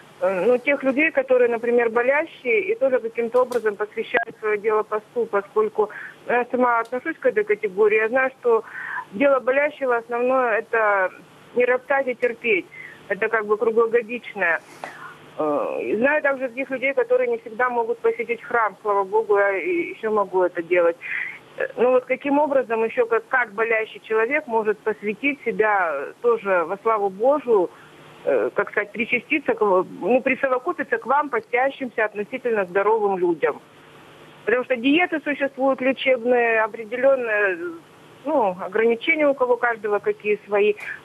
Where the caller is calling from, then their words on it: Yekaterinburg, Sverdlovsk Oblast, Russia; я звоню из Екатеринбурга